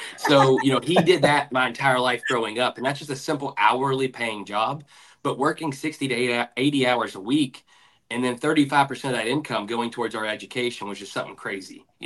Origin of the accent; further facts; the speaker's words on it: Louisville, Kentucky, United States; Then I ended up going to St. X, which is a private grade school, which where I grew up in Louisville is about 35 minutes away.